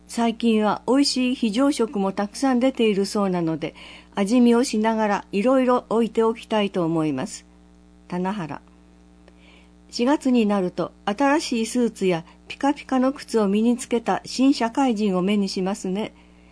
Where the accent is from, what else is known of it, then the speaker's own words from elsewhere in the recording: Urasoe, Okinawa, Japan; 私は生まれも育ちも浦添市なのですが、まだまだ知らないことばかりなので